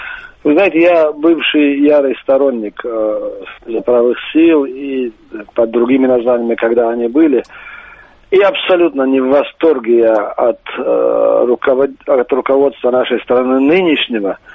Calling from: Makhachkala, Dagestan, Russia; Добрый вечер … Махачкала.

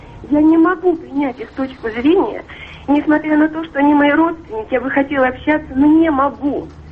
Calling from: British Columbia, Canada; Я звоню вам из Канады. Это я недалеко от Ванкувера.

